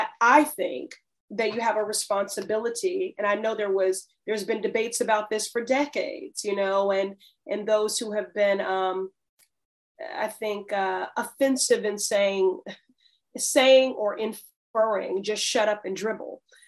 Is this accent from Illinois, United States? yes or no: yes; Chicago, Illinois, United States; So I was raised in Chicago. I lived there 18 years.